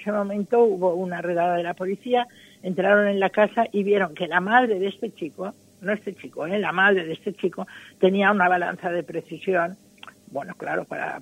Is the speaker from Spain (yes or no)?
yes; Spain; Por lo menos lo digo como abogado española.